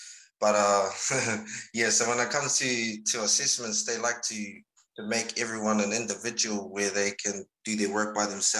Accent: Hakupu, Niue; I'm from Hakupu.

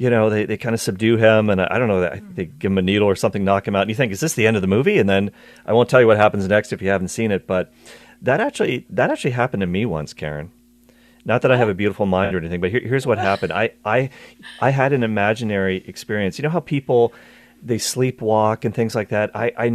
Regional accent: Ireland; And I'm Irish, by the way, so I can laugh at that.

